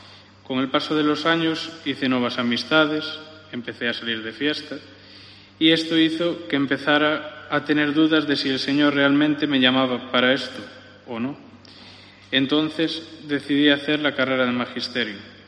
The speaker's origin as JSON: {"language": "Spanish", "town": "Redondela", "region": "Galicia", "country": "Spain", "said": "soy de Redondela. Tengo 22 años y hace tres días que soy seminarista."}